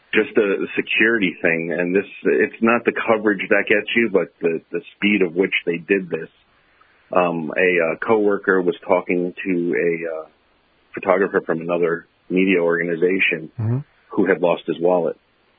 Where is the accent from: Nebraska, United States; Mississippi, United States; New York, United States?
New York, United States; accent: New York accent; they were surprised to learn that I was from New York. And I said, well, you know, I trained a lot of my New York accent out in high school and early college